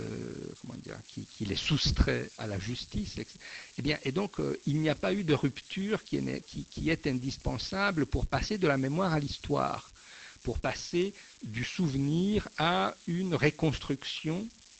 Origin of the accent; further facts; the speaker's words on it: Italy; je suis italien, la mémoire du colonialisme en Italie